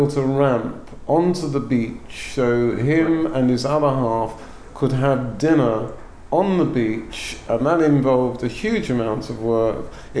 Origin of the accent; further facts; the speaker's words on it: United Kingdom; The first is, being British, I'll apologise to that in advance.